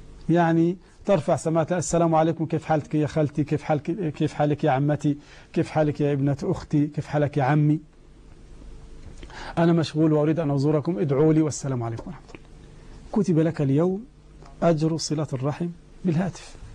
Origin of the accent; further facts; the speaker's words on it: Egypt; المهر عندكم عندنا في مصر اسمه القائمة